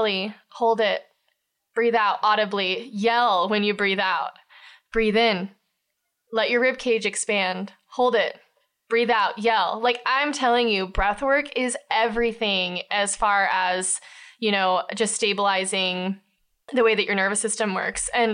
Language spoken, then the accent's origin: English; Eugene, Oregon, United States; And I'm recording and I'm like, hey … from Eugene, Oregon.